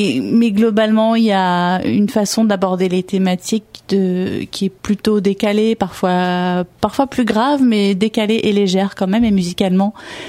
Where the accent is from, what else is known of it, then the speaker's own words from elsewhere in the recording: L'Isle-Adam, Île-de-France, France; Et j'ai grandi à l'Isle-Adam, moi. Je suis une Valdoisienne.